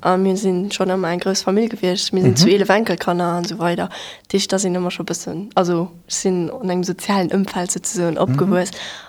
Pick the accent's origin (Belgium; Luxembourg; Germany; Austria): Luxembourg; ich komme aus Luxemburg.